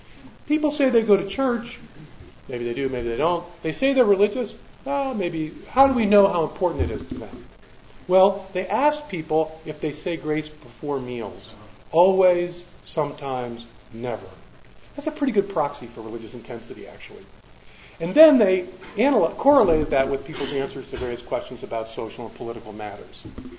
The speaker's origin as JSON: {"language": "English", "town": "Baltimore", "region": "Maryland", "country": "United States", "tie": "born or raised there", "said": "When I was a young kid growing up in Baltimore, Maryland"}